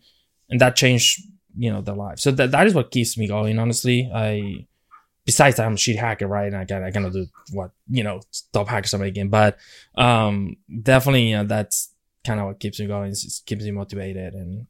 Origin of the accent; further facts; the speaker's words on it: Argentina; Like, yeah, I am from Argentina.